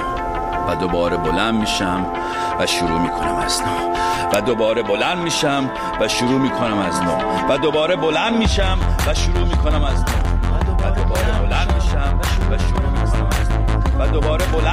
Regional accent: Iran; چون ما ایرانی هستیم

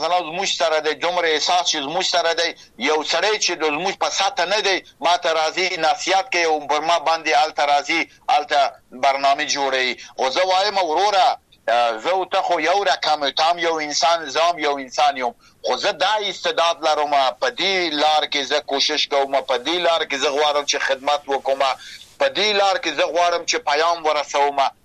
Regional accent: Afghanistan; زه یو انسانیم په افغانستان کې پیدا سوم او غت سوم،

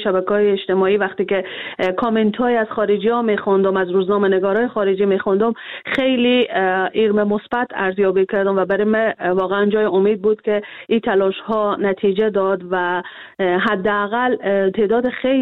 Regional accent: Afghanistan; ما بالاخره از افغانستان هستیم و سنت های خود داریم

